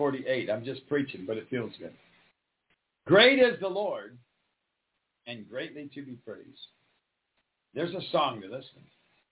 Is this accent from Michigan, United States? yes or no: yes; Michigan, United States; Growing up in Michigan, we saw them regularly.